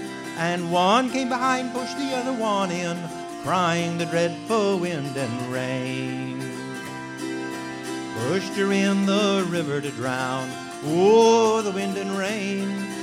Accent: Virginia, United States; from the state of Virginia, my home state

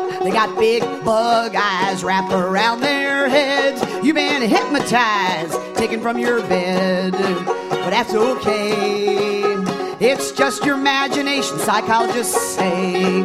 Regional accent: Florida, United States; We come up from South Florida, and things are pretty strange down in South Florida.

